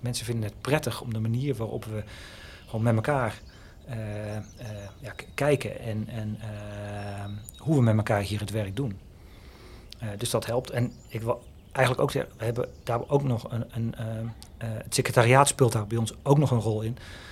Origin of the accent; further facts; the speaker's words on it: Rhenen, Utrecht, Netherlands; Ik kom uit Renen, best wel een beschermd milieu en waar je wel of niet bij het groepje hoorde.